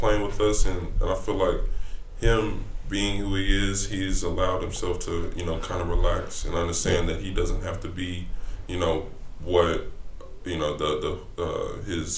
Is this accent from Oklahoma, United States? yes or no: yes; Oklahoma, United States; I went to OU so I could stay home. I'm from Oklahoma.